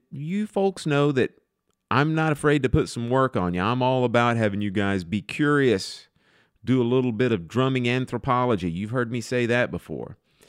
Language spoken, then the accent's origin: English; the South, United States; I'm from the South, so I'm going to say that this has gotten stuck in my craw for years